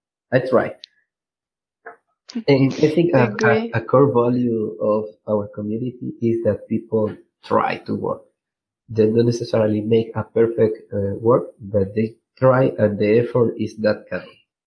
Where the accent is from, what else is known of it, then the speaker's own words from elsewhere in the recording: Venezuela; English is a second language; you're from Albania, I'm from Venezuela, and we are talking in English